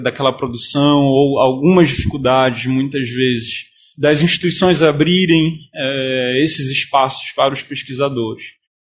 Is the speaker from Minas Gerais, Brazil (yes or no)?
no; Belém, Pará, Brazil; also born or lived in Marituba; now in Bragança, Brazil; Sou de Belém, nascido em Belém, e boa parte da minha vida morei em Marituba.